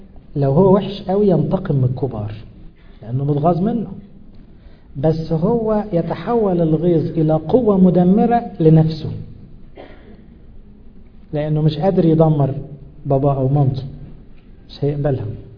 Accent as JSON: {"language": "Arabic", "region": "Upper Egypt", "country": "Egypt", "said": "احنا بقى صعيدة ونظمنا كده، احنا مصريين وده نظمنا."}